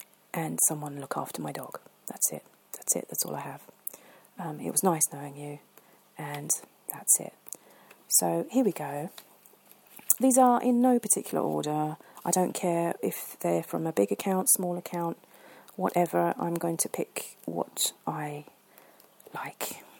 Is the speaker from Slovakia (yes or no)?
no; England, United Kingdom; Even I'm English, and I'm new to Pop-Tarts